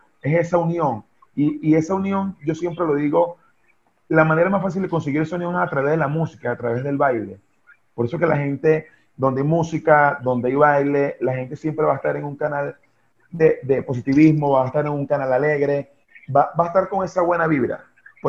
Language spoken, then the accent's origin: Spanish; Caracas, Capital District, Venezuela; Yo nací en Caracas, en Petare. Me crié hasta los 11 años de edad en el barrio 24 de Julio, en Petare. De allí realmente soy yo, de Caracas, Petare.